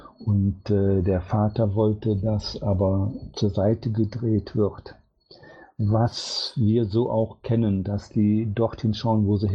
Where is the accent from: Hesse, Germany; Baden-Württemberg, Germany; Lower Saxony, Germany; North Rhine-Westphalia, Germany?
North Rhine-Westphalia, Germany; Cologne; accent: Cologne; der hatte sogar unseren Kölner Dialekt angenommen, und ich bin eine Kölsche Jung